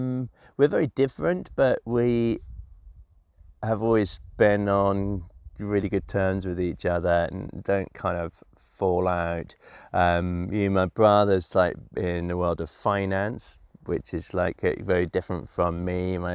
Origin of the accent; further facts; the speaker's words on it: London, United Kingdom; growing up in London, I loved the excitement of being in London. I loved the culture.